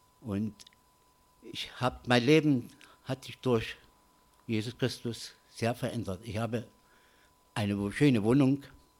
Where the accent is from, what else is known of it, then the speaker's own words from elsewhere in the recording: Crimmitschau, Saxony, Germany; born there; bin geboren in Grimmitschau, in der DDR war das.